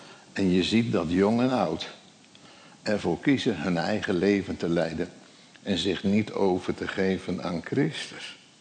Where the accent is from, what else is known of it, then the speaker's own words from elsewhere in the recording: Gelderland, Netherlands; Nou, u weet, ik kom van de Veluwe.